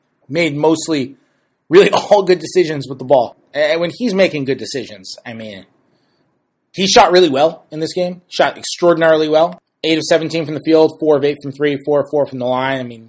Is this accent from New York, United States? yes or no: yes; New York, United States; I'm from New York. If you listen to the podcast, you probably already know that. So I'm from New York.